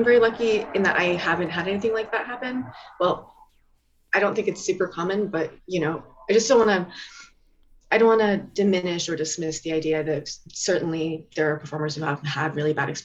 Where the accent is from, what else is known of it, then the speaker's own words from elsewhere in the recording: Denton, Texas, United States; I grew up in Denton up north.